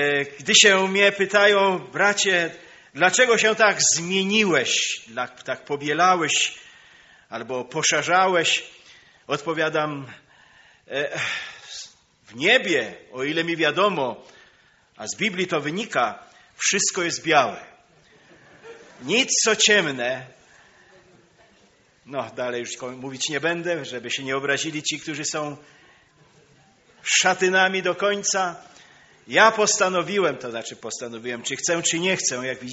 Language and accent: Polish; Subcarpathian Voivodeship, Poland; moved away as an adult; A ja z Bieszczad wywędrowałem na Śląsk.